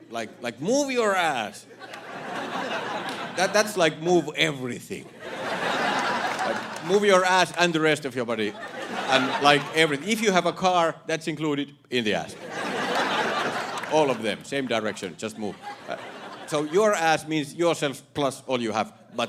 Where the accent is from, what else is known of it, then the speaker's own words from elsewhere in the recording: Finland; now in United States; Hello, good evening. … yes, I am from Finland.